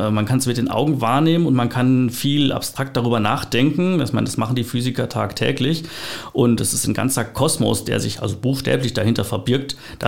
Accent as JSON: {"language": "German", "region": "North Rhine-Westphalia", "country": "Germany", "said": "Ursprünglich komme ich aus dem Sauerland."}